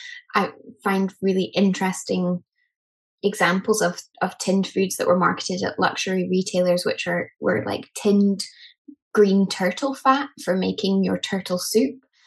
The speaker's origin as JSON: {"language": "English", "region": "Scotland", "country": "United Kingdom", "said": "And I'm Scottish, you know, I've lived in Scotland for most of my life."}